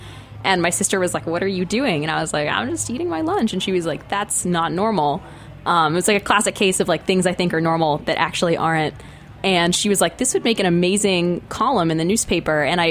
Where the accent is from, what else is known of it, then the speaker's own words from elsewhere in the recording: Dallas, Texas, United States; I'm from Dallas, Texas.